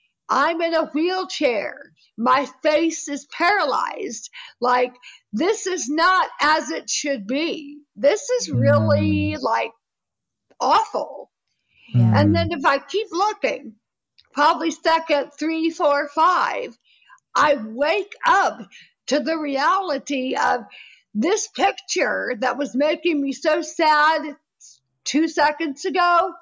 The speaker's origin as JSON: {"language": "English", "region": "the South", "country": "United States", "said": "I'm a Southerner and from a big family."}